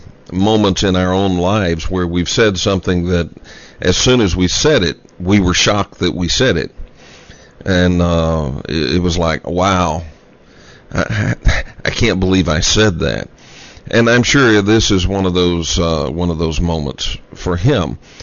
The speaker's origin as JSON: {"language": "English", "region": "Texas", "country": "United States", "tie": "born or raised there", "said": "I was raised in Texas, and I don't remember there being a Puerto Rico, Texas."}